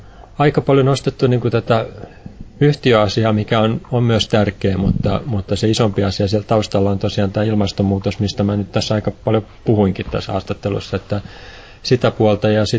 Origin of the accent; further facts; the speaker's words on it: Espoo, Uusimaa, Finland; also born or lived in Satakunta; Mun lapsuus on siis itse asiassa aika kaupunkimaisessa ympäristössä Espoossa pääasiassa, vaikka mä oon syntynyt tuossa Pohjois-Satakunnassa